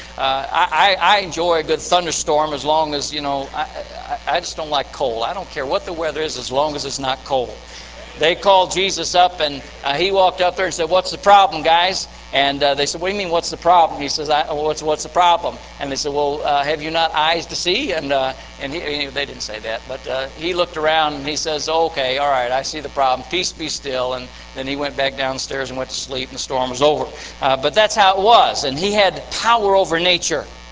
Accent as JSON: {"language": "English", "region": "Tennessee", "country": "United States", "said": "And I'm from Tennessee, gentlemen, so we're brothers, in case you didn't know."}